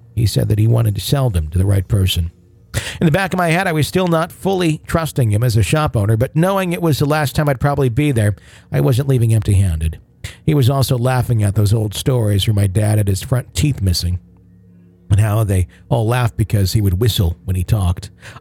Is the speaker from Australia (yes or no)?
no; Wisconsin, United States; also born or lived in Minnesota; During the time, I was from Minnesota, but originally Wisconsin.